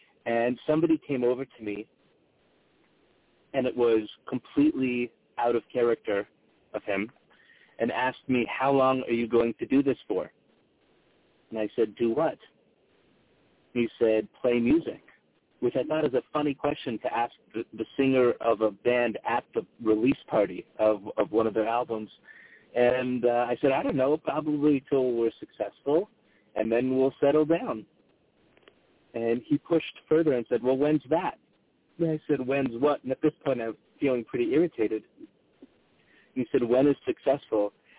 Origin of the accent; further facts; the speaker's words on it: Los Angeles, California, United States; But I'm born and raised in Los Angeles in North Hollywood. And being from L.A. And being from a creative family